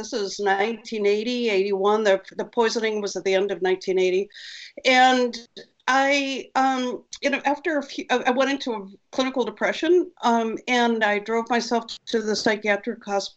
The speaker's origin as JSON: {"language": "English", "region": "New Hampshire", "country": "United States", "tie": "born or raised there", "also_born_or_lived": "New Haven, Connecticut", "said": "I grew up on skis in New Hampshire. And I was working, putting my then husband through graduate school in New Haven, Connecticut, and was working in a restaurant."}